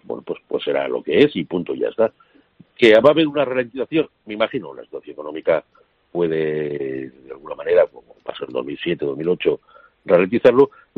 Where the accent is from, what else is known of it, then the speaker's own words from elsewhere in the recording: Spain; pero bueno, somos españoles, aquí las hemos visto de todos los colores